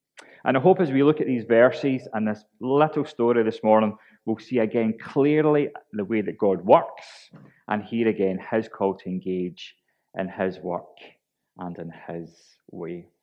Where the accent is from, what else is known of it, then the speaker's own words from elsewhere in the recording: Linwood, Scotland, United Kingdom; And Ian and I grew up together in Linwood, and we went all the way through primary and secondary school together.